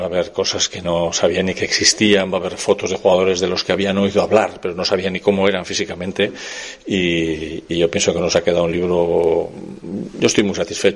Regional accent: Bilbao, Basque Country, Spain; porque no somos tan chulitos, aunque somos de Bilbao

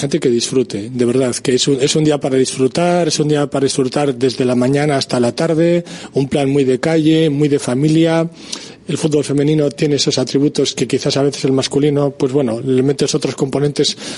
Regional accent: Bilbao, Basque Country, Spain; cuando dices, ¿de dónde eres? De Bilbao.

